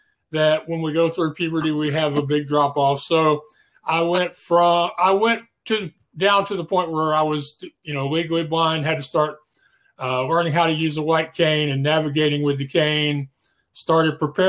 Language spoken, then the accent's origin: English; Spring, Texas, United States; Well, I'm from Spring, Texas, which is this same general area. I've lived here most of my life. Went through elementary, junior high, and high school here. So this is where I'm from.